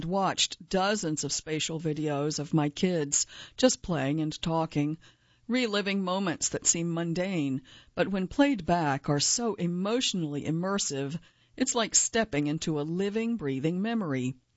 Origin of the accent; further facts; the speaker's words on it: United Kingdom; which I respected as a Brit myself.